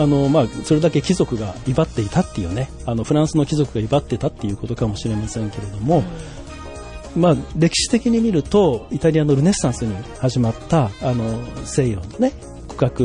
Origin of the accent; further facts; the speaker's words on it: Fuchu, Tokyo, Japan; あ、東京になります。東京の府中市になります。